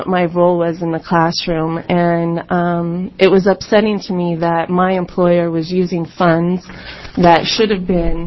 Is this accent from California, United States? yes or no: no; Portland, Oregon, United States; I'm from Portland, Oregon.